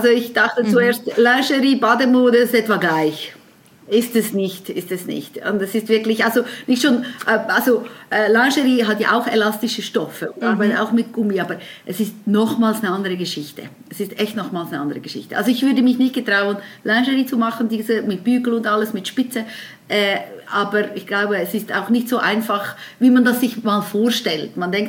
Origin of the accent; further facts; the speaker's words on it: Switzerland; weil ich bin in der Schweiz geboren, ich fühle mich absolut als Schweizerin, ich kann das Schweizerdeutsch viel besser